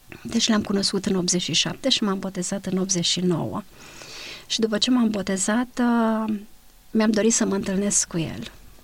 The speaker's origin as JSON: {"language": "Romanian", "town": "Baia Mare", "region": "Maramureș County", "country": "Romania", "said": "Eu sunt din Baia Mare și de aceea am căutat biserica în Baia Mare."}